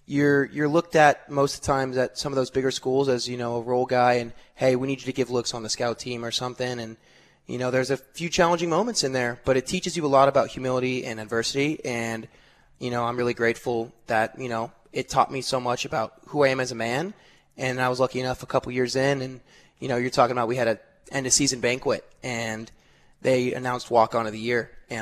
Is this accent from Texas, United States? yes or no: yes; San Antonio, Texas, United States; I grew up in San Antonio, Texas.